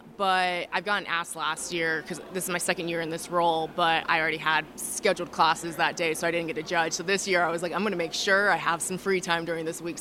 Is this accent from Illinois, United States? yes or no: yes; Illinois, United States; So I am from Champaign County originally, but I work at Illinois Extension as a program coordinator in nutrition and wellness